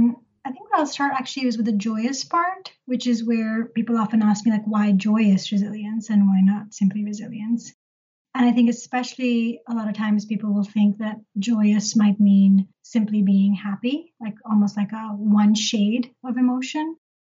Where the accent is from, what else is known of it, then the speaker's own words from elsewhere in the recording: Pakistan; moved away as an adult; my journey began, I came here from Pakistan when I was 18.